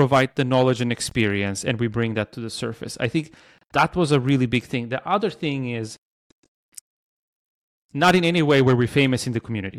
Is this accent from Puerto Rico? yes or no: no; Sweden; at least maybe that we are like from Sweden, so maybe we're a little bit naive in this sense